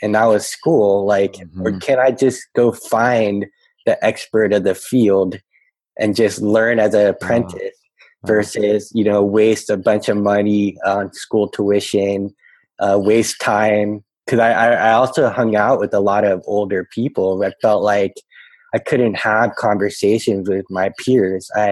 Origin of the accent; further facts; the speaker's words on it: San Francisco, California, United States; So I was formulating all these different domains growing up in San Francisco.